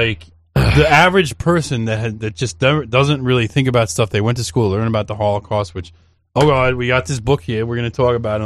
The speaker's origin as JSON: {"language": "English", "region": "New York", "country": "United States", "said": "So I just say, I'm from Rockland County."}